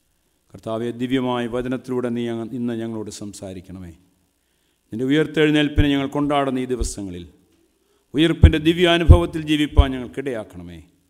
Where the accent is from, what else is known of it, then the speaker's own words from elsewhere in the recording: Keekozhoor, Kerala, India; ഞാൻ കീക്കുഴൂർ സ്വദേശിയാണ്